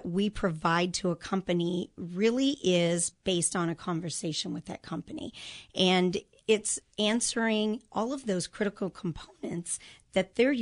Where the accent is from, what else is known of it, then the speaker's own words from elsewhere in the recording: Illinois, United States; I mean, I grew up in the Chicago suburbs. And when my husband was offered a job here